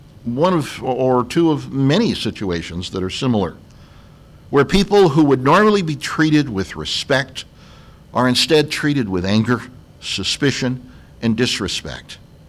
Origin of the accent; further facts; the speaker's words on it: St. Louis, Missouri, United States; I grew up in the St. Louis area, so was familiar with what the area was like.